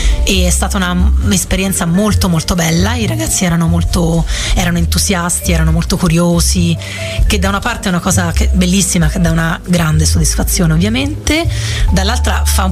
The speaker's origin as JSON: {"language": "Italian", "town": "Gualdo Tadino", "region": "Umbria", "country": "Italy", "tie": "born or raised there", "moved": "as an adult", "said": "sono nata e cresciuta a Gualdo Tadino fino a 18 anni, sono andata via quando avevo 18 anni, finito il liceo, e io ho studiato al liceo Casimiri di Gualdo, e liceo scientifico"}